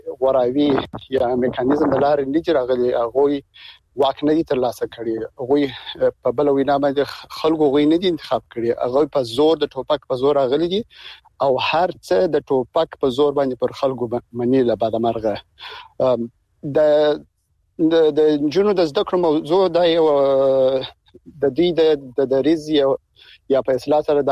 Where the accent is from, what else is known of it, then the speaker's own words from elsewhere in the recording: Afghanistan; زه د افغانستان د یو وګړي په توګه باندې